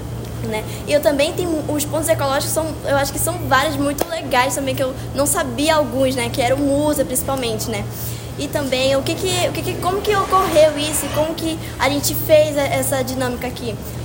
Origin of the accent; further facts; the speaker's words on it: Amazonas, Brazil; como a gente é amazonense, muitas vezes a gente não sabe como é a nossa cidade mesmo